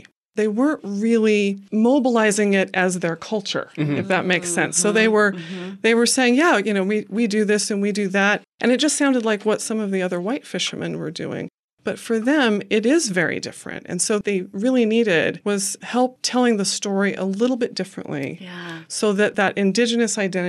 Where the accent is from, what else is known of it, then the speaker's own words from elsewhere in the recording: Idaho, United States; I grew up here in Idaho on a farm, and fishermen and farmers have a lot in common.